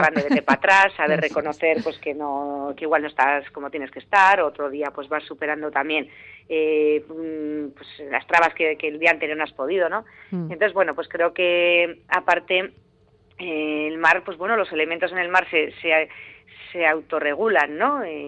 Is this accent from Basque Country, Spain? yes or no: yes; Orio, Basque Country, Spain; now in Zarautz, Spain; yo soy de Orio y desde chiqui empecé antes más con el corcho, con el body.